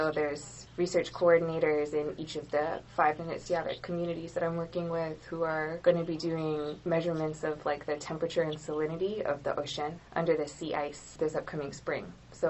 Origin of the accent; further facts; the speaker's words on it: California, United States; I'm from California